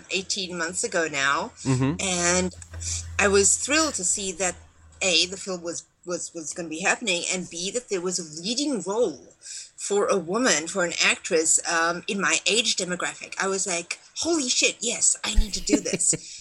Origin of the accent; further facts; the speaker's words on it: South Africa; accent: South African; well, yeah, if you put like scenes under my nose to read instantly, my South African accent's going to come out, eh?